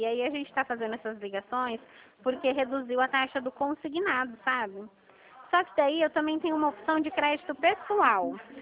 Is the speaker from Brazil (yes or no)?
yes; Dracena, São Paulo, Brazil; Eu sou do interior de São Paulo. A minha cidade chama Dracena.